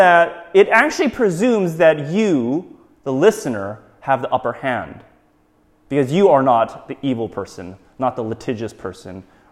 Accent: United States; now in United Kingdom; As an American, I often think that very much ingrained in me as a child was this idea of rights.

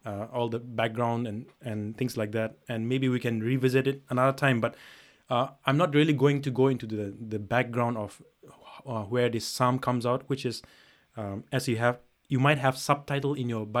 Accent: India; growing up in India, we're bombarded with images and so people who are who we call God men, right? Holy men.

